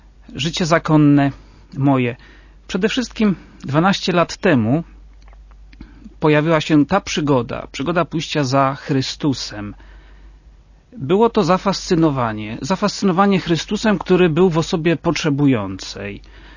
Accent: Szczepanów, Lesser Poland, Poland; też pochodzę z diecezji tarnowskiej, z parafii świętego Stanisława w Szczepanowie, parafia słynąca z licznych powołań zakonnych i kapłańskich. Urodziłem się i wychowałem właśnie przy

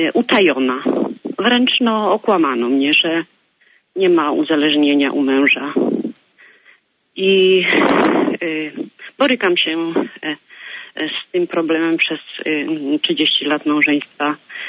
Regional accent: Lesser Poland, Poland; Ja jestem z Małopolski

